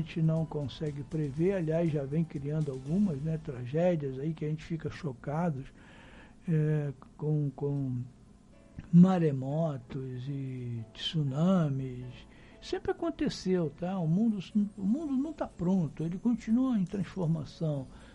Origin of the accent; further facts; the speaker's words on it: Rio de Janeiro, Brazil; Eu que sou carioca, foi só subir para cá